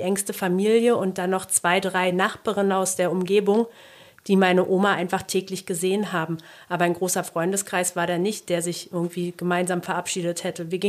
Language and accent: German; Berlin, Germany; Ich komme aus Berlin.